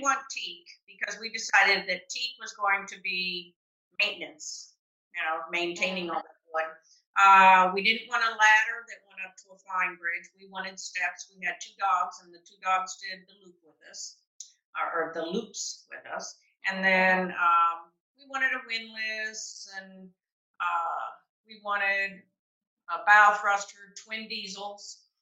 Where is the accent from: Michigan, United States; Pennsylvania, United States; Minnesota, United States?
Michigan, United States; And we were both from the Great Lakes. I was from Michigan and he was from Ohio. So we were used to big water and grew up boating with our parents on big water.